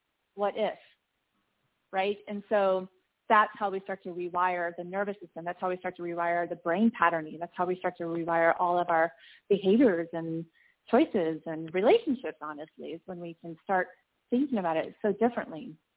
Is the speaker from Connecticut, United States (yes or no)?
no; California, United States; now in Beaufort, United States; I actually just moved out here about a year and a half ago. I'm originally from California and Southern California.